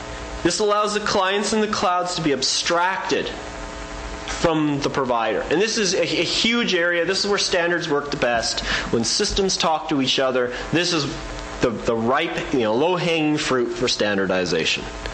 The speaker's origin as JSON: {"language": "English", "country": "Canada", "moved": "yes", "lives_now": "United States", "said": "I mean, I'm Canadian, so I trust my government. I probably shouldn't, but I've been down in the US for too long."}